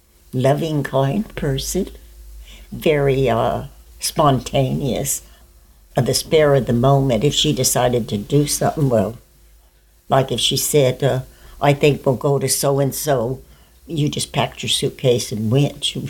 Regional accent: Malden, Missouri, United States; born there; I was born September the 17th, 1939, and I was born in Malden, Missouri.

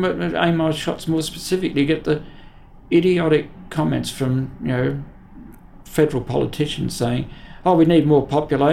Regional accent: Sydney, New South Wales, Australia; now in Melbourne, Australia; having been brought up in Sydney, this place is untouched, Melbourne, in 1980

